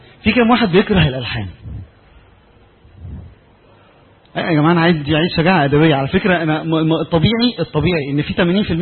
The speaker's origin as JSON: {"language": "Arabic", "country": "Egypt"}